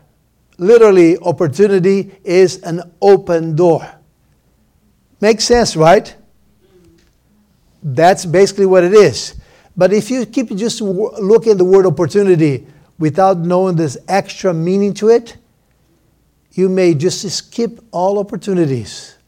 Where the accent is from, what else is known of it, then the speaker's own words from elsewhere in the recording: Brazil; I was raised in Brazil. As far as my faith, we started in Brazil.